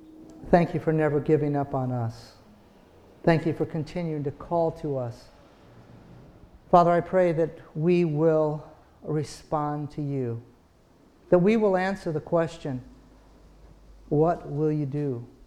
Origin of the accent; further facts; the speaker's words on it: Montana, United States; We're from Montana.